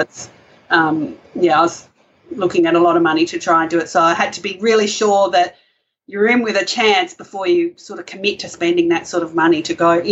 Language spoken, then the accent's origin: English; Australia; They all like our accent, but I don't know what my accent is.